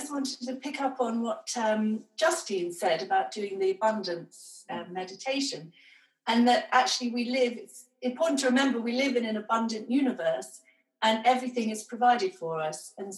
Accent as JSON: {"language": "English", "town": "York", "region": "Yorkshire and the Humber", "country": "United Kingdom", "tie": "born or raised there", "said": "since I was a young girl growing up on the North Yorkshire Moors, going out with my mum and looking at plants. And then I think there were lots and lots of herb shops, and there was one in York where I grew up"}